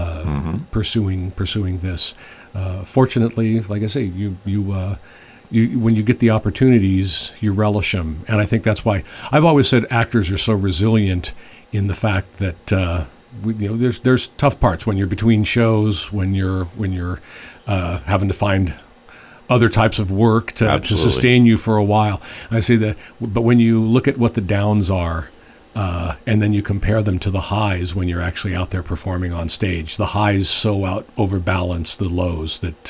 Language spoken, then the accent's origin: English; Denver, Colorado, United States; But I'm originally from the Denver, Colorado area. I schooled in Colorado